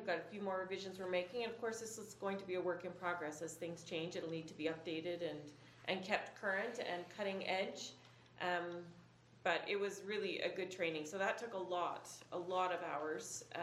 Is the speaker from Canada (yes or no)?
yes; Canada; And although I'm Canadian, I don't necessarily like traveling in the snow and on the ice.